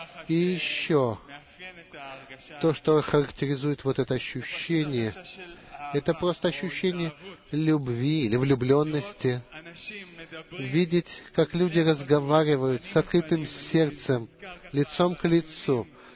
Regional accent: Petah Tikva, Central District, Israel; я из Петах-Тиквы.

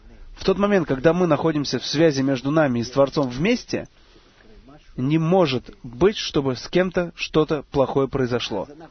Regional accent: Beersheba, Southern District, Israel; Я из Бершевы

